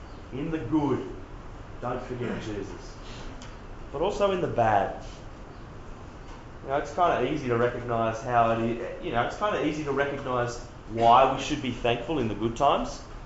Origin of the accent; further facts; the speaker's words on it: New South Wales, Australia; Now, I grew up on the Central Coast, which is halfway between Sydney and Newcastle, and the Central Coast is a place where people move to make a God out of lifestyle. People on the Central Coast define themselves by the fact that we're not Sydney.